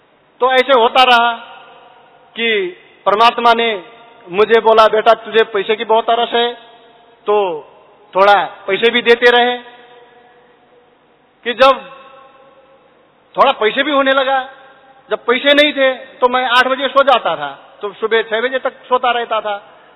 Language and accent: Hindi; Nepal; Hindi is a second language; कृपया मैं नेपाल से आया हुआ हूँ और ये स्पष्ट हिंदी नहीं भी हो सकती है